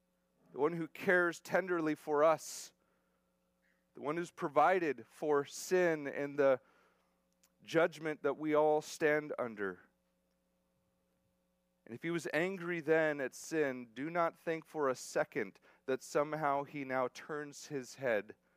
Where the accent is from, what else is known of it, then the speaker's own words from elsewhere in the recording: Estacada, Oregon, United States; I'm from Estacada, I can say that.